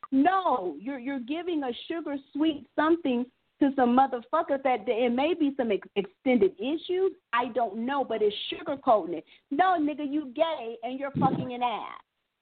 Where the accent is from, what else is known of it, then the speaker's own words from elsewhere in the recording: San Francisco, California, United States; there's a dynamic because we were born and raised in San Francisco, and we know the what's up about a lot of stuff